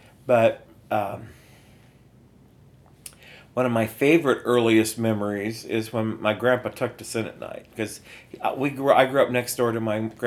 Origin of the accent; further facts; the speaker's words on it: Napoleon, Ohio, United States; now in Dublin, United States; I grew up in Northwest Ohio in Henry County in a near a community called Napoleon. It's very near the Maumee River and about 35 miles southwest of Toledo.